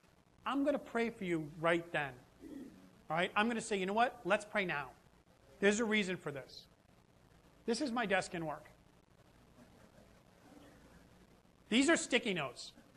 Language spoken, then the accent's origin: English; Boston, Massachusetts, United States; I'm from Boston. I'm saying this, and Boston's known as bad drivers, but I got down here and I was scared.